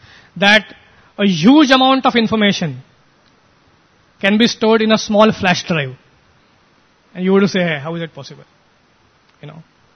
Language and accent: English; India; I mean, I am also Indian